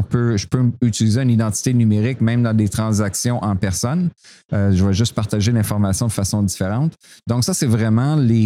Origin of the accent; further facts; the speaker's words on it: Quebec, Canada; born there; Moi, je suis né au Québec.